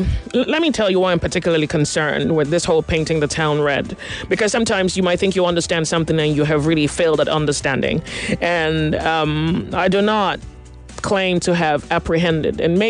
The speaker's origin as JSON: {"language": "English", "country": "Nigeria", "said": "I would be lying because I'm living your pain. I'm Nigerian as you are, yeah?"}